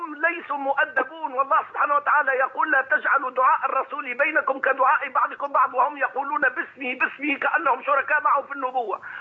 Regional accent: Tunisia; أنا العبد الضعيف من تونس،

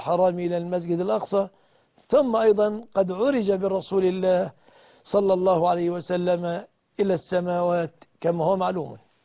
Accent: Egypt; بلادنا مصر

